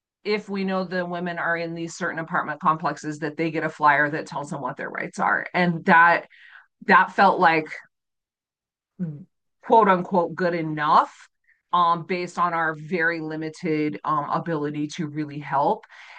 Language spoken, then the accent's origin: English; Utah, United States; because I'm born and raised in Utah.